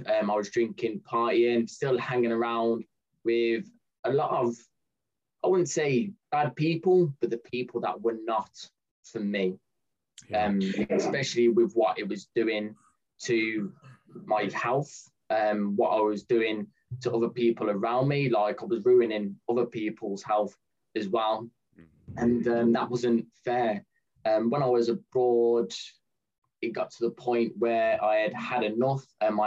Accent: Tamworth, West Midlands, United Kingdom; So I'm originally from Tamworth. It's a small town outside of Birmingham in the United Kingdom.

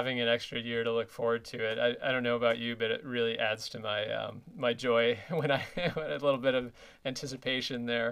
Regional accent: Michigan, United States; also born or lived in Chicago, United States; As you know, I grew up near Chicago in Michigan

